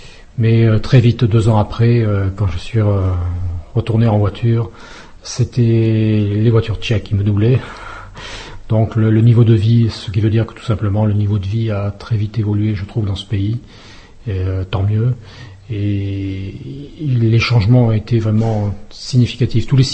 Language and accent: French; France; Moi, en tant que Français, j'aime bien discuter politique, économie. C'est une habitude en France que nous avons.